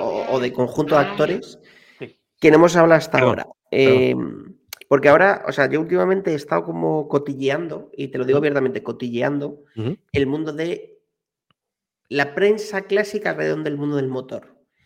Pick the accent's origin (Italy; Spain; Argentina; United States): Spain; cómo hemos vivido nosotros como españoles un poco toda la evolución también